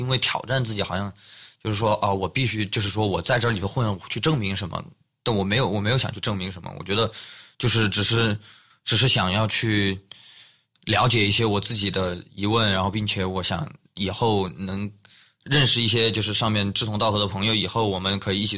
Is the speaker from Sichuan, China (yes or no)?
yes; Chengdu, Sichuan, China; also born or lived in Guiyang; 因为我跟王小福是老乡，然后我们的贵阳人，我是贵阳出生的嘛，但是我在成都长大的。